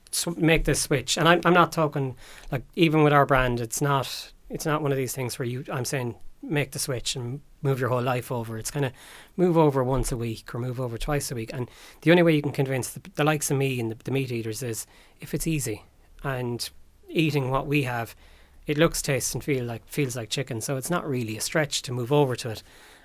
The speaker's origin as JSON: {"language": "English", "region": "Munster", "country": "Ireland", "said": "I was from Kerry"}